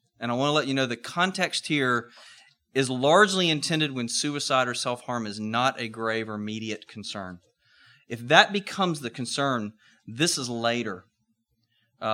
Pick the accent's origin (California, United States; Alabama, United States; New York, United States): Alabama, United States; Huntsville; I'm from Huntsville, Alabama. So I didn't have to drive very far.